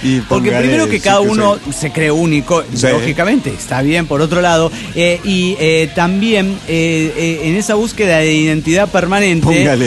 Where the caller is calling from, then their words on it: León, Guanajuato, Mexico; de León, Guanajuato.